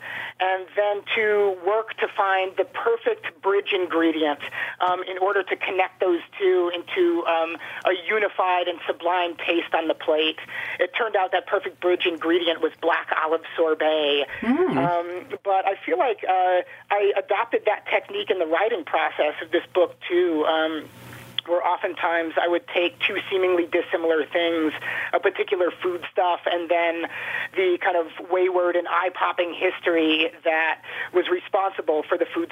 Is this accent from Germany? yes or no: no; Chicago, Illinois, United States; When he found out I was from Chicago, a city which prizes its own version of the hot dog